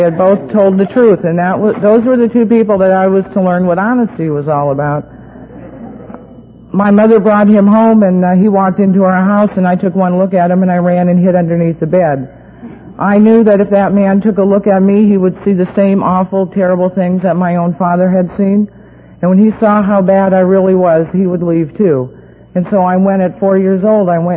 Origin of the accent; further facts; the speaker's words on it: Beaver Dam, Wisconsin, United States; born there; I was born in Beaver Dam, Wisconsin. Now, that may not mean anything to you, but it's real important to me.